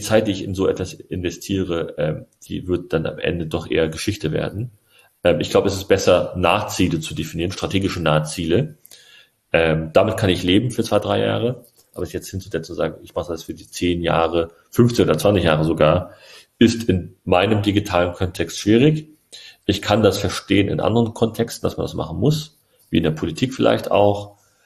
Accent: Berlin, Germany; meine Mama ist Türkin, mein Papa ist Deutscher. Ich bin aus Berlin-Neukölln.

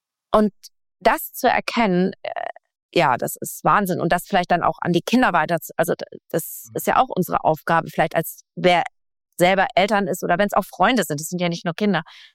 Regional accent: Northern Germany, Germany; also ich bin nicht am Meer groß geworden, nicht direkt, aber norddeutsche Dirn, sage ich mal.

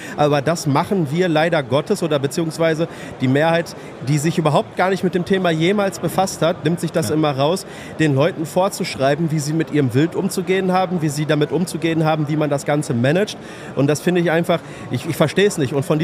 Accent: North Rhine-Westphalia, Germany; Ich komme zufällig hier aus der Nähe, also ich bin 5 Kilometer neben aus Witten.

